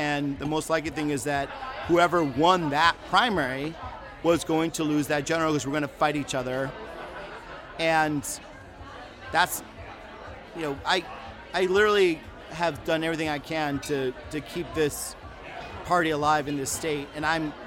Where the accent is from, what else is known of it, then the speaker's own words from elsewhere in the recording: Evergreen Park, Illinois, United States; growing up in Evergreen Park, Illinois, with a lot of, like, working class white Democrats